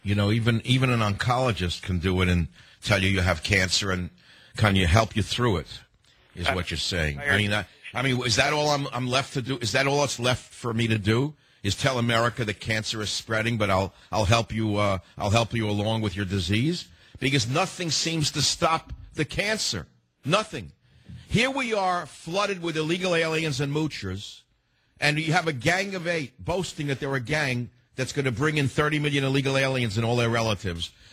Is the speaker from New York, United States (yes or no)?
yes; Bronx, New York, United States; because, you see, I grew up in the Bronx.